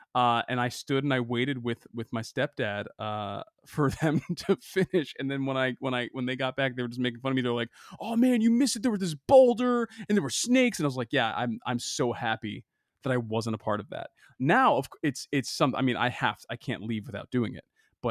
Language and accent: English; Boston, Massachusetts, United States; So you have to understand, I grew up, so I'm from Boston, and I grew up loving movies.